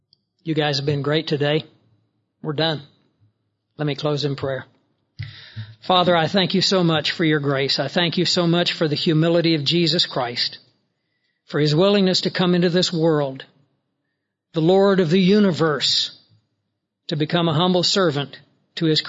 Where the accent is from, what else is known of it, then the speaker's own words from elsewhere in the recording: Kansas, United States; You know, I grew up out in the Flint Hills of Kansas. It's a wide area of big rolling country with rivers and woods and high hills and grassy bluffs and things like that.